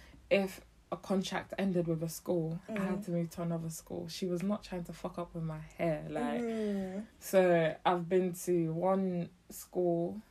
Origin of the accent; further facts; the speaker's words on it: London, United Kingdom; also born or lived in Uganda; Like, I grew up in Gascoigne.